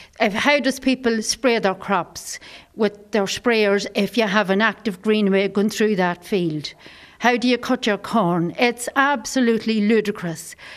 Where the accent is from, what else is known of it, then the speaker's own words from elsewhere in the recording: County Louth, Ireland; I'm born and bred on Cooley Peninsula. My family have farmed here for a long, long number of years.